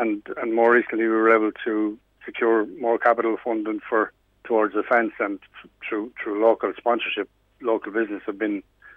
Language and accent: English; Castledermot, Kildare, Ireland; Well, I had actually just finished playing with Castle Villa, with my hometown, Castle Dermot